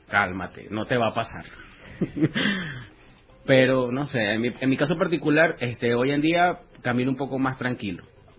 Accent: Venezuela; moved away; also born or lived in Panama; Yo recuerdo cuando yo recién salí de Venezuela, que estaba en Panamá

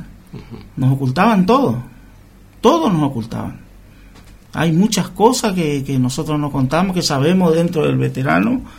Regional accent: Monte Caseros, Corrientes, Argentina; como era yo soy de Monte Casero

